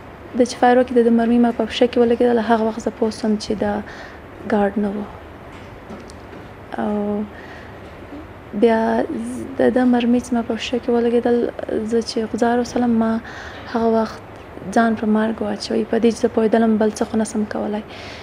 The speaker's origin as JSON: {"language": "Pashto", "region": "Badghis", "country": "Afghanistan", "also_born_or_lived": "Pakistan", "said": "او زه د بادغیس ولایت څخه یم، او ژوند مې په پاکستان کې تیر کړ دی."}